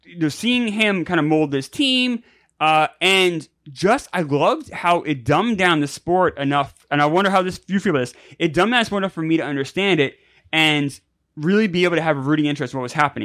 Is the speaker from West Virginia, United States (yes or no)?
no; Long Island, New York, United States; I'm obviously not Hispanic. It's no surprise probably to anyone watching this or listening to this. I grew up in New England or New York in the Long Island. So it's very, very white most of the time I was there.